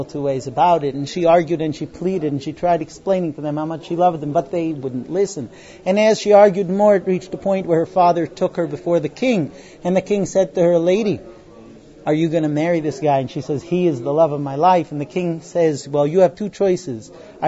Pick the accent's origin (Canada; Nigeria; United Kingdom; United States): United States; I was born here. I grew up in the United States.